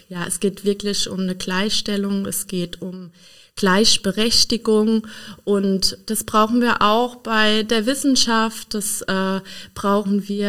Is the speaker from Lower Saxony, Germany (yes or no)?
no; Rhineland-Palatinate, Germany; ich bin Pfälzerin. Ich komme aus dem Donnersbergkreis. Es ist eine wirklich sehr ländliche Region und mit vielen kleinen Dörfern sehr idyllisch. Ich lebe da im Prinzip mein ganzes Leben lang und habe da jetzt auch mit meiner Familie sozusagen ein Zuhause gefunden.